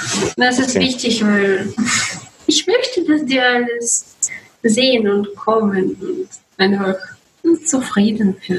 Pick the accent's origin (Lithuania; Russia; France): Russia; German is a second language; Es ist zu schwer Thema für mich, weil ich bin aus Russland.